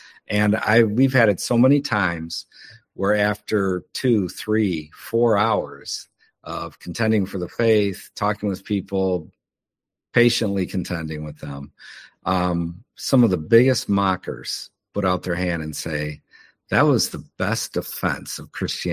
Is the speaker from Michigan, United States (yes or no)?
yes; Detroit, Michigan, United States; I was raised in Detroit.